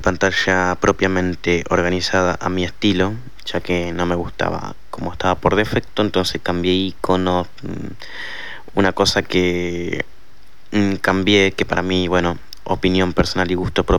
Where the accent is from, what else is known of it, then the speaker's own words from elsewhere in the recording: Buenos Aires, Argentina; soy de Buenos Aires, Argentina, y quiero compartir con ustedes este pequeño tutorial grabado desde mi propio teléfono